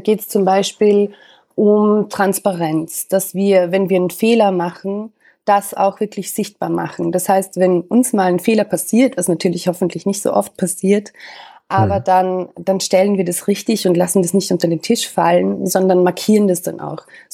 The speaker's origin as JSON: {"language": "German", "country": "Austria", "moved": "as an adult", "lives_now": "Berlin, Germany", "said": "Ich bin Österreicherin. Ich war bis vor ziemlich genau in einem Jahr eigentlich, war ich noch in Österreich. Ich habe in Wien gearbeitet"}